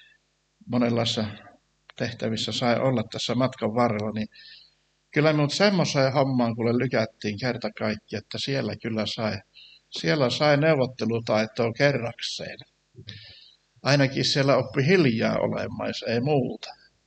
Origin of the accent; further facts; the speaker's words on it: Savonia, Finland; minä olin savolainen